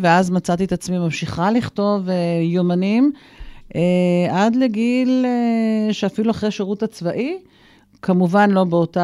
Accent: Kiryat Shmona, Northern District, Israel; born there; ואני נולדתי בקריית שמונה, והימים הם ימים לא פשוטים בכלל מבחינה ביטחונית

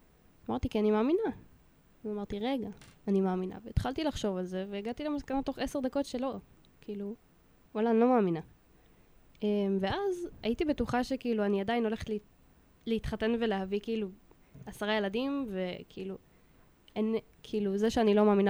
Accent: Jerusalem, Jerusalem District, Israel; אני גדלתי בירושלים בשכונת בית וגן. התחנכתי במוסדות חרדיים של בית יעקב.

